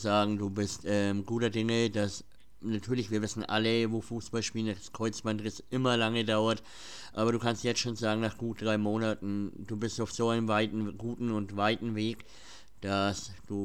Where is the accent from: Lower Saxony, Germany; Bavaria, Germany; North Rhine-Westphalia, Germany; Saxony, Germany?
Bavaria, Germany; Also wir kommen aus Mittelfranken, also das ist jetzt nicht so weit weg von Österreich. Also Bayern, so den großen Überbegriff.